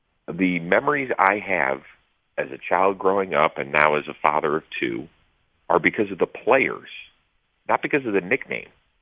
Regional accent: Cleveland, Ohio, United States; now in Los Angeles, United States; I've lived in L.A. for the last 20-plus years, but I grew up in Cleveland, diehard Indians, Browns, Cavs fan

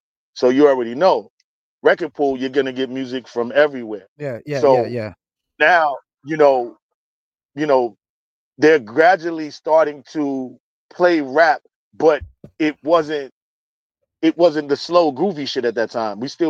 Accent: Miami, Florida, United States; moved away; also born or lived in New York; Yeah. I'm from fucking Miami. So I moved to New York.

